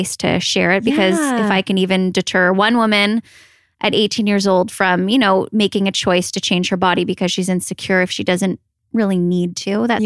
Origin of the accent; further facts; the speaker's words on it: Canada; I'm French Canadian